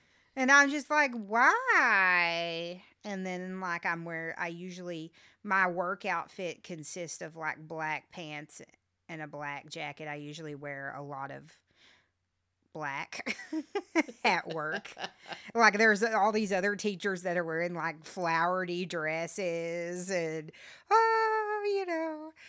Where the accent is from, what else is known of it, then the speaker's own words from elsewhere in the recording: Vernon, Texas, United States; I grew up in Vernon.